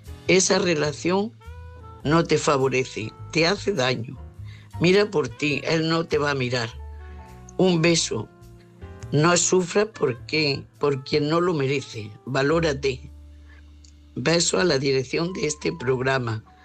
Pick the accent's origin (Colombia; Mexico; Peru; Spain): Spain; Almería, Andalusia; de Almería